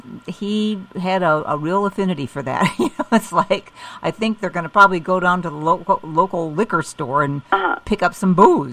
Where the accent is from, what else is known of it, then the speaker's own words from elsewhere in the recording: Chicago, Illinois, United States; I was born and raised in Chicago.